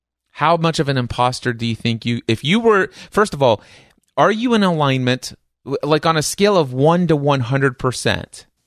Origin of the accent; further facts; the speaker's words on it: Fort Knox, Kentucky, United States; born there; Oh, I was born in Fort Knox.